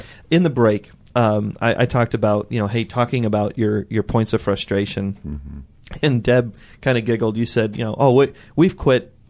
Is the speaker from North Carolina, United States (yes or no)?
no; Cleveland, Ohio, United States; So I should preface this with, I'm from Cleveland.